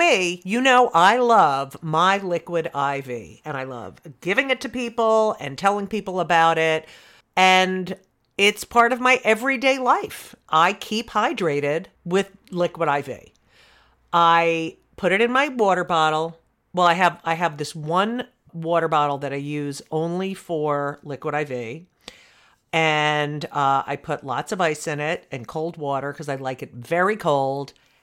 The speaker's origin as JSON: {"language": "English", "region": "New York", "country": "United States", "said": "I'm from New York, so It's the path is always theater to TV film."}